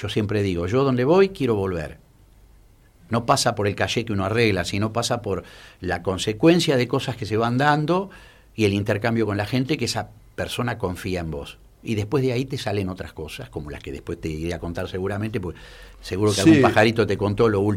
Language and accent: Spanish; Argentina; Nosotros, siendo argentinos y siendo parte de esa historia, de esa cultura